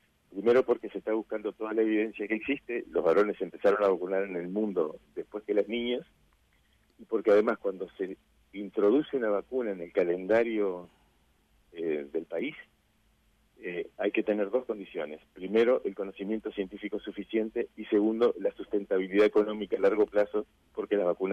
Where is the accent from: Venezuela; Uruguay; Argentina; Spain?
Uruguay; Yo soy uruguayo y me preocupo por la población uruguaya